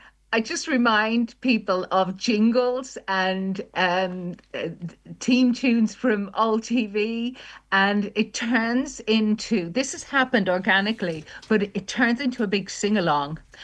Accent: Manchester, North West England, United Kingdom; born there; I was born in Manchester and my mum went back there then when we grew up.

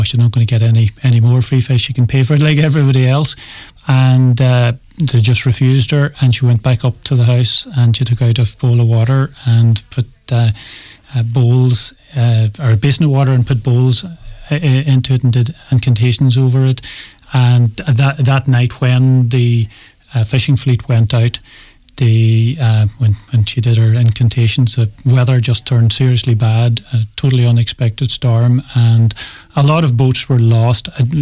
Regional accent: Dunkaneely, Ulster, Ireland; Well, I'm originally from Dunkaneely, and Darney Pier in Brooklis is less than a mile away from me.

